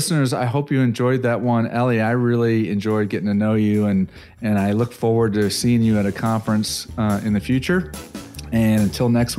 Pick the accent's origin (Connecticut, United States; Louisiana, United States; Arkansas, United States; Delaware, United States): Connecticut, United States; also born or lived in South Florida, United States; I grew up in Connecticut, in the Northeast, but Connecticut doesn't really have any nice mountains. So we would drive up to Vermont and ski on the weekends. And then I lived in South Florida for 14 years.